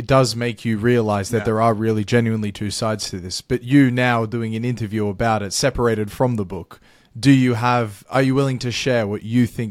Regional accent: Australia; that just might be the Australian in me.

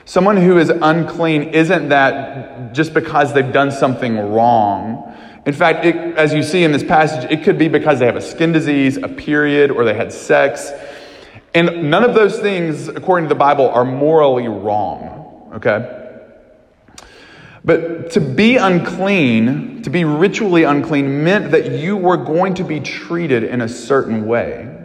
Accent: Tuscumbia, Alabama, United States; and I'm this bumpkin from Tuscumbia, Alabama.

